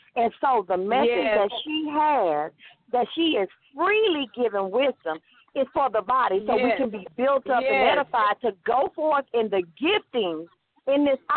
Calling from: Houston, Texas, United States; I'm calling from Houston, Texas.

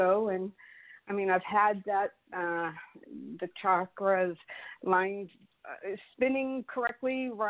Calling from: France; So I'm calling from France, so it's afternoon

